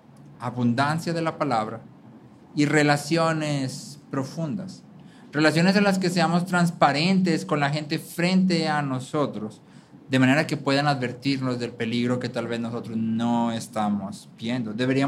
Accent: Mexico; por lo menos a nosotros como mexicanos nos gusta mucho la idea

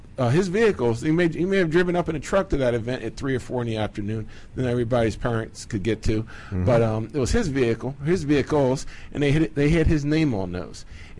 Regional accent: Avalon, New Jersey, United States; I'm originally from the Jersey Shore, born in Avalon, New Jersey.

